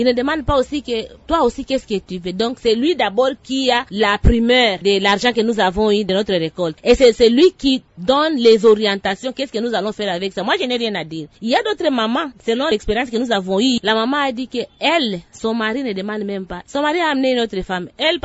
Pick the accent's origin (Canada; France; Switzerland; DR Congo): DR Congo; Maniema; Ici, chez nous, au Maniema